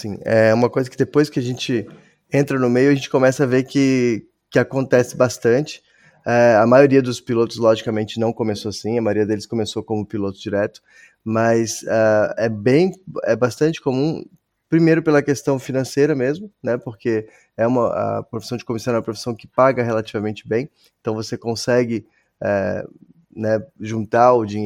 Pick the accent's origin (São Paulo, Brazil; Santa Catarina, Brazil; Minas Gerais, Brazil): Santa Catarina, Brazil; Florianópolis; born there; nós nascemos, né? Eu e tu, Ana, a gente tava conversando um pouquinho antes, nascemos na mesma cidade, lá em Floripa, e dali pra frente o mundo virou nossa casa